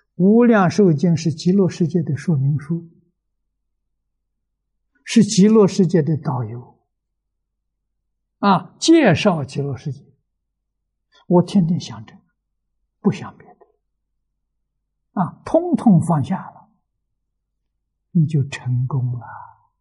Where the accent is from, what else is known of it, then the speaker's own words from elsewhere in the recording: China; 我们中国人讲成见，某人成见很深